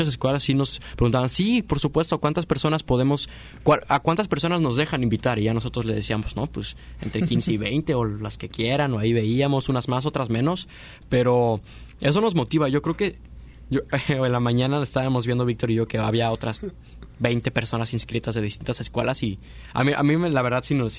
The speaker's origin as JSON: {"language": "Spanish", "country": "Mexico", "said": "Como sociedad mexicana"}